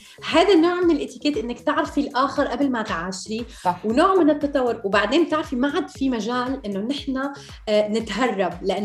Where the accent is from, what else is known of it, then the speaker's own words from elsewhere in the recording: United Arab Emirates; أنا ربيت بالإمارات، فأنا تعودت I grow up بمكان مثل ما قلتي، بالمدرسة عنا ناس مختلفة